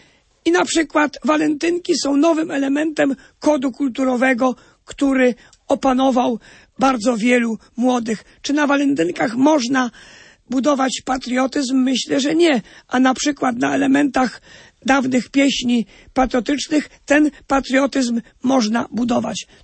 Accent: Subcarpathian Voivodeship, Poland; my z Podkarpacia kochamy to Podkarpacie

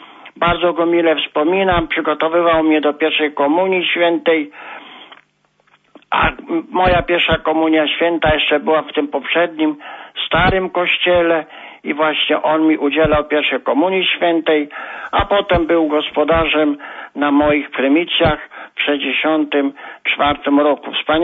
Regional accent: Okulice, Lesser Poland, Poland; ja pochodzę z parafii Okulickiej jako kapłan 12 lipca 64 roku miałem prymicję w Okulicach

